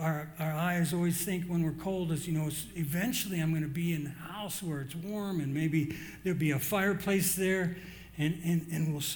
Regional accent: Midwest, United States; I grew up in the Midwest and it's cold. It can be really cold.

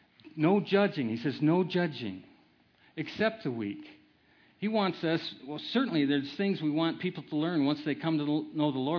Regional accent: Iowa, United States; And I used to get a lot of scrapes where I grew up in Iowa.

